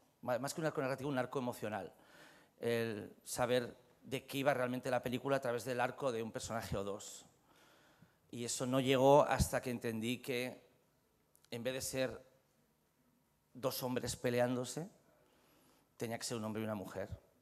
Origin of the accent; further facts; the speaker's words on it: Madrid, Community of Madrid, Spain; also born or lived in Cabezón de la Sal; y yo soy de Madrid, pero vengo de Cabezón de la Sal.